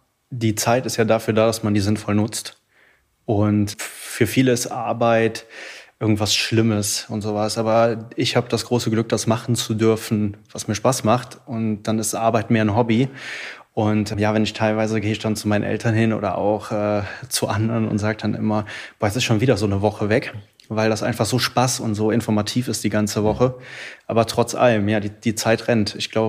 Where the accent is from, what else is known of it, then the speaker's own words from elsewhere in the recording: Baesweiler, North Rhine-Westphalia, Germany; Also ich komme aus Basweiler, das ist bei Aachen, also so circa 15 bis 20 Minuten entfernt, je nach Staulage.